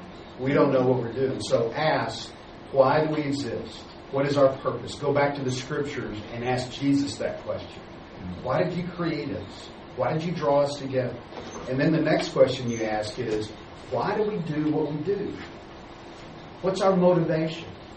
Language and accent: English; Texas, United States; I grew up in West Texas.